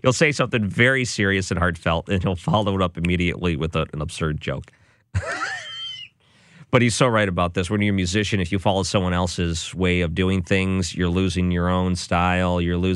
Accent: Detroit, Michigan, United States; when I grew up in Detroit, I watched a lot of Detroit Red Wing games

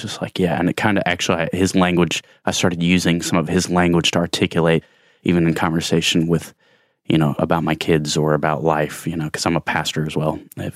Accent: Muncie, Indiana, United States; Oh, see, I'm from Muncie, Indiana, and it was probably mid-2000

